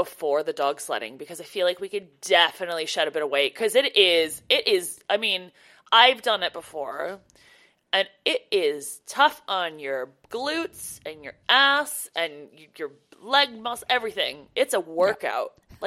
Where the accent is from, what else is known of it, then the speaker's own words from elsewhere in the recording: Canada; growing up in Canada, obviously we know how to drive in the snow.